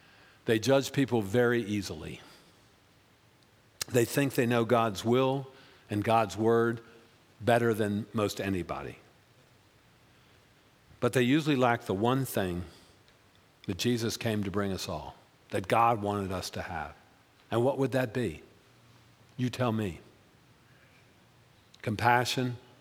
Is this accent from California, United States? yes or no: no; Baltimore, Maryland, United States; I was raised in Baltimore, Maryland, and our neighbors across the street, according to my parents, were bad people.